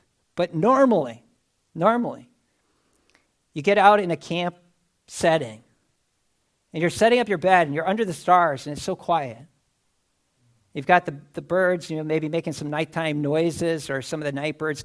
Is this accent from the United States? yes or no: yes; Wisconsin, United States; I want to go to university in Wisconsin. That was my home state.